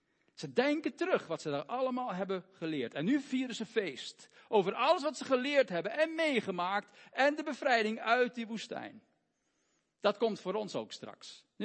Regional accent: Belgium; En ik ben soms nog een beetje oranje. Zelfs als Belg.

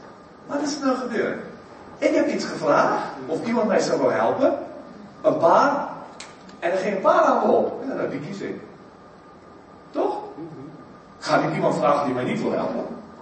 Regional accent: South Africa; Dutch is a second language; now in Netherlands; en die man hoorde mijn rare accent, die zei, waar kom je vandaan? Ik zeg, Zuid-Afrika

